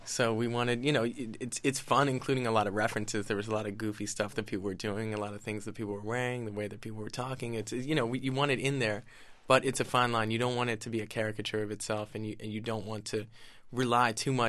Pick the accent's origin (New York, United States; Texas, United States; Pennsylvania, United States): New York, United States; growing up in New York and recognizing and remembering exactly how the city